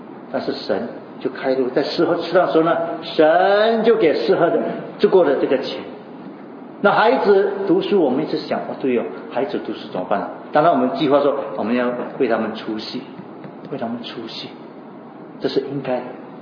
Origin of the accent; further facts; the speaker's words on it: Singapore; 我们新加坡人绝对不可以再埋怨了